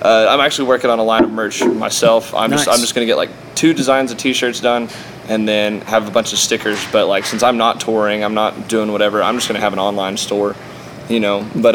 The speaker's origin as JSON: {"language": "English", "region": "New Mexico", "country": "United States", "tie": "born or raised there", "said": "See, I grew up in the Hondo Valley in New Mexico, out in the middle of fucking nowhere. That seems to be where I'm from and probably where I'm going to wind up eventually."}